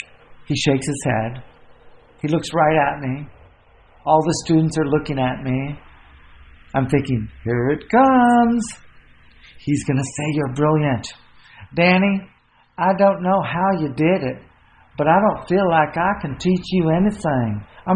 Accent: Fresno, California, United States; I come from Fresno, which is in the Central Valley.

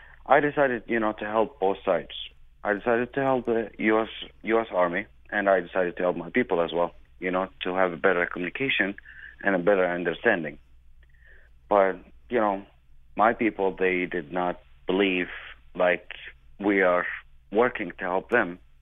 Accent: Baghdad, Baghdad Governorate, Iraq; I was born in Baghdad. You know, I was raised and born over there.

